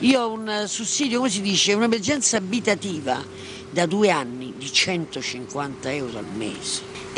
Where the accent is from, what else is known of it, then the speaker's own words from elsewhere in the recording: Rome, Lazio, Italy; io sono romana di 15 generazioni, mio padre era nato al Velabro